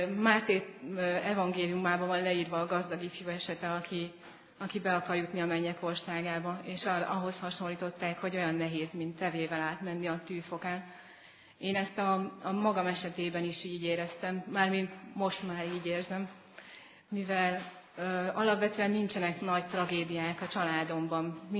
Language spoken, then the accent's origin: Hungarian; Szombathely, Vas, Hungary; Szombathelyen születtem, itt is nőttem föl, az egyetemi éveket pedig Sopronban töltöttem, közgazdásznak tanultam, illetve az is lettem. Alapvetően egy hiteltelen, mondjuk úgy, hogy alkalmi katolikus családban nőttem fel.